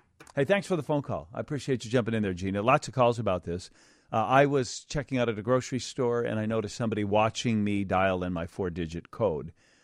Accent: Hawaii, United States; I grew up in Hawaii, and our only meteorological fears were, boy, we did not have any. It didn't snow. It was always 70 degrees.

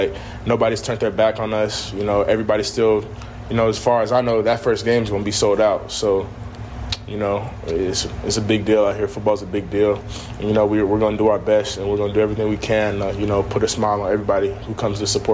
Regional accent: Texas, United States; Like I said, I'm from Texas. It's good being back down here.

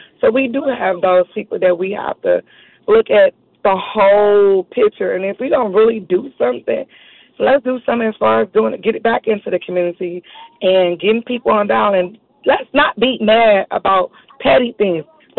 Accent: Chicago, Illinois, United States; I'm from Chicago.

